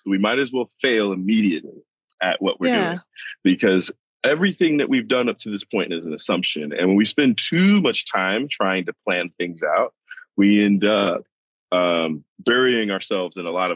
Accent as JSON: {"language": "English", "country": "United States", "lives_now": "England", "said": "It sounds really silly, but as an American, this is a very novel thing, unless you live in New York City."}